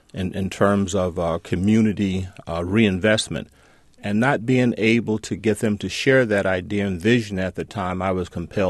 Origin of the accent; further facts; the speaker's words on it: Waukegan, Illinois, United States; Early on, when I was raised up in Waukegan, Illinois, at Shiloh Baptist Church, my wife and I, we both grew up in the same church